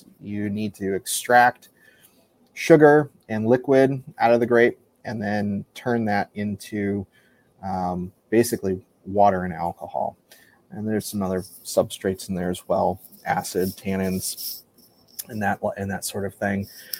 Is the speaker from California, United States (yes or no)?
yes; California, United States; I grew up in California and I went to Napa Valley for my 21st birthday.